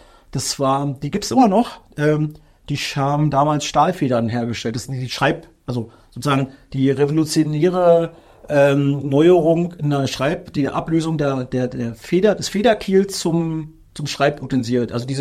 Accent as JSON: {"language": "German", "town": "Guben", "region": "Brandenburg", "country": "Germany", "tie": "born or raised there", "said": "Meine früheste, ich bin ja Brandenburger in Guben zur"}